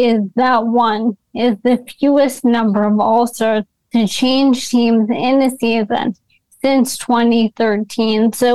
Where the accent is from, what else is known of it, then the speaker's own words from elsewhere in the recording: New York, United States; I mean, I'm a New Yorker, so I always think of New York talk radio as being sort of the start of it all